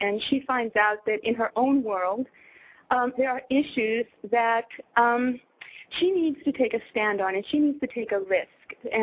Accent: Los Angeles, California, United States; I'm from Los Angeles.

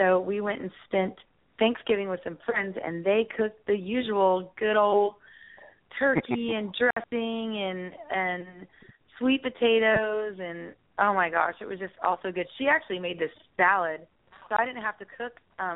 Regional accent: the South, United States; But I am from the South. We fry everything.

